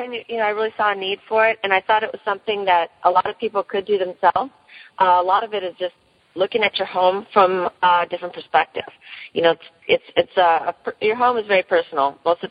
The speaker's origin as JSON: {"language": "English", "region": "California", "country": "United States", "moved": "yes", "lives_now": "Florida, United States", "said": "I came from California, where most homes are staged before they put them on the market. And when I came to Florida 15 years ago or so"}